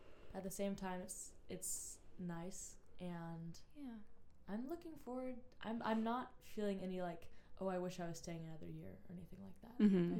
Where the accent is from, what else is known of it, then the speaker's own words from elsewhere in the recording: Dallas, Texas, United States; I'm from Dallas.